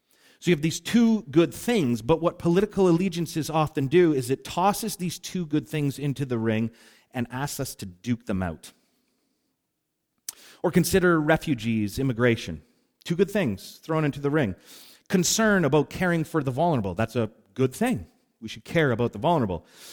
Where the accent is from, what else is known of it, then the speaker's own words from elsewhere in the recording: Canada; I'm Canadian.